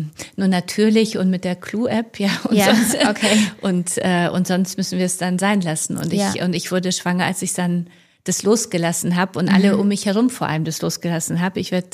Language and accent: German; Poland; German is a second language; now in Germany; Ich wurde 38, ich komme aus Polen.